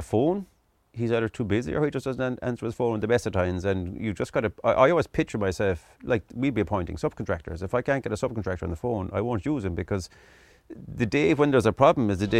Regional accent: Midleton, Munster, Ireland; I'm originally from Middleton in County Cork, East Cork.

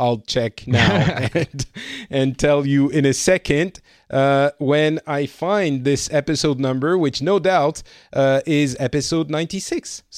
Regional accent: France; now in Finland; and I am from France

